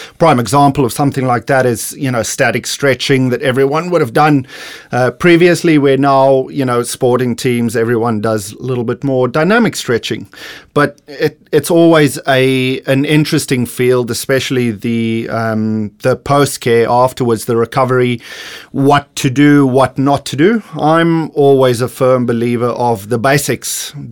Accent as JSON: {"language": "English", "country": "South Africa", "moved": "as an adult", "lives_now": "Australia", "said": "So I am from the beautiful country of South Africa. I made my move to Australia start of 2018."}